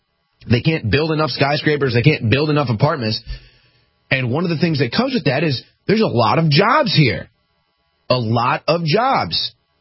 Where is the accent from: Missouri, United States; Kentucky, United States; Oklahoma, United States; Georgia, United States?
Missouri, United States; St. Louis; And look, I'm from St. Louis where homeless people are actual homeless people.